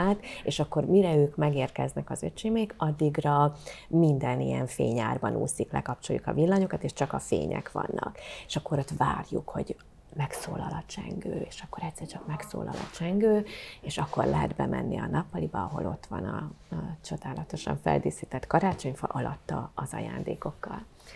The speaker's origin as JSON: {"language": "Hungarian", "town": "Karcag", "region": "Jász-Nagykun-Szolnok", "country": "Hungary", "tie": "born there", "said": "Én vidéki vagyok, karcagi születésű, és a szüleim és az öcsém is ott élnek"}